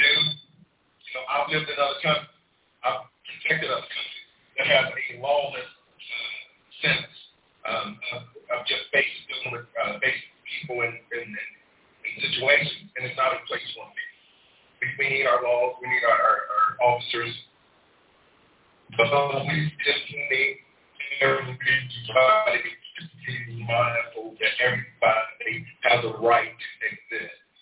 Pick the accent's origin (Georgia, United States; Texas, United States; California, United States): Texas, United States; Waco; moved away as an adult; I'm from Waco. I grew up in Waco, Texas. I left back in 1992, long time ago, to join Air Force